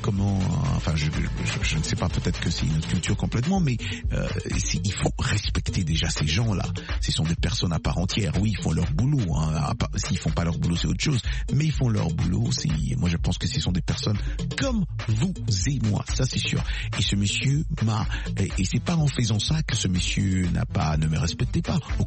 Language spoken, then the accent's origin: French; United States; chez nous aux États-Unis, ça ne se passe vraiment pas comme ça.